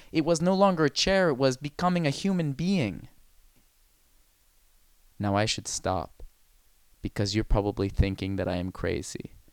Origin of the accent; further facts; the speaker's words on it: San Antonio, Texas, United States; I grew up in San Antonio, Texas, and there I amassed a small library of books about the history of chairs.